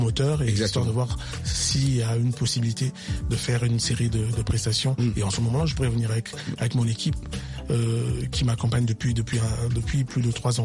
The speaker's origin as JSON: {"language": "French", "country": "DR Congo", "said": "c'est vrai que je suis congolais"}